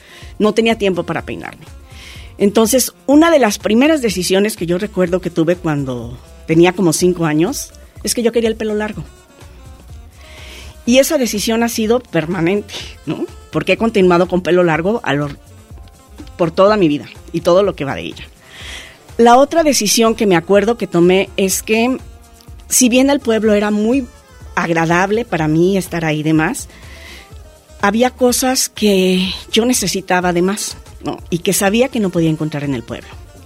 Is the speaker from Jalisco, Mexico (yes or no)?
yes; Encarnación de Díaz, Jalisco, Mexico; born there; Mira, yo nací en un municipio que es límite de Jalisco con Aguascalientes. El municipio se llama Encarnación de Díaz.